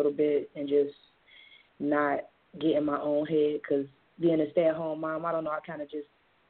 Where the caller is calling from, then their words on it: Michigan, United States; I'm calling from Michigan.